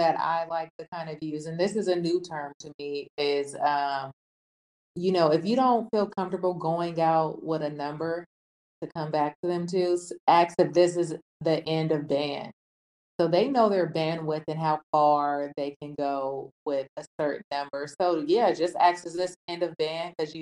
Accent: California, United States; I'm a rapper, number one. I'm from the Bay.

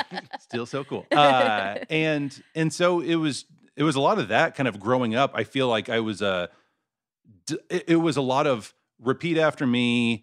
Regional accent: Mesquite, Texas, United States; I grew up in a suburb called Mesquite.

